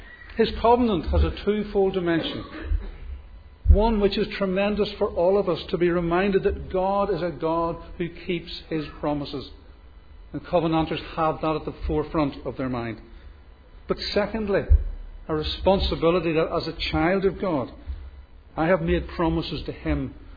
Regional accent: Belfast, Northern Ireland, United Kingdom; Growing up in Belfast's East End between the Craigie Road and the Ravenhill Road, then moving to the north of the city, to Greencastle, and subsequently to Newton Abbey

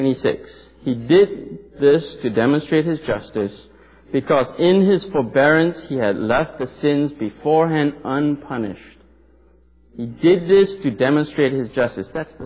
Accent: Malaysia; Now, I was born and raised in Malaysia. That's literally in Southeast Asia. That's literally on the other side of the world.

